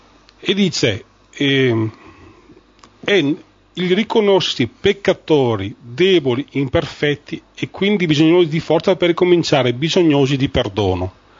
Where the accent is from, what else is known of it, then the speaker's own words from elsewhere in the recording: Marostica, Veneto, Italy; tutti e tre siamo veneti